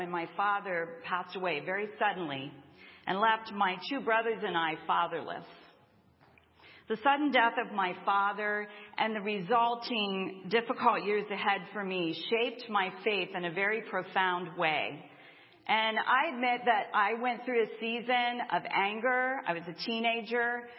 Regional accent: Grantham, Pennsylvania, United States; I grew up in the Grantham Brethren in Christ Church, which is right near Messiah College.

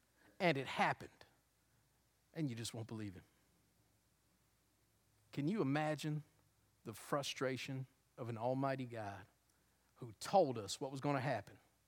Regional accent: New Jersey, United States; You know, in 1981, I was in the seventh grade, and I grew up in South Jersey.

